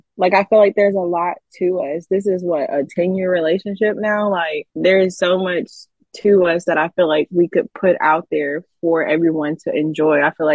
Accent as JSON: {"language": "English", "town": "Auburn", "country": "United States", "tie": "born or raised there", "said": "Like I grew up in Auburn and all my like high school friends are still in Auburn."}